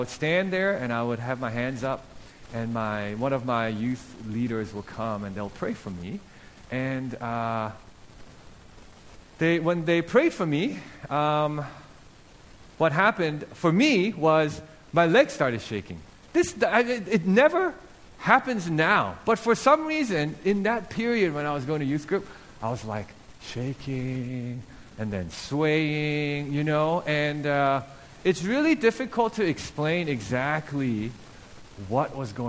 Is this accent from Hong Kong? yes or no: yes; Hong Kong; So when I was 16, growing up in Hong Kong